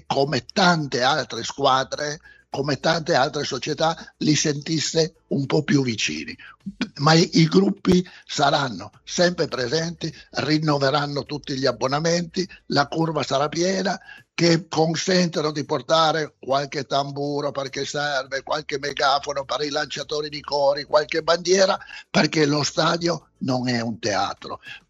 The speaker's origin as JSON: {"language": "Italian", "town": "Turin", "region": "Piedmont", "country": "Italy", "said": "noi siamo di Torino, conosciamo bene questa zona"}